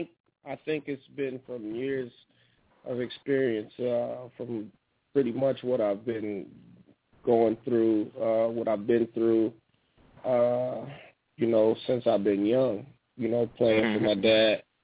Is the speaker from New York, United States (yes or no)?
no; Kalamazoo, Michigan, United States; now in Detroit, United States; Like you said, born and raised in Kalamazoo, moved to Detroit, started a career in Detroit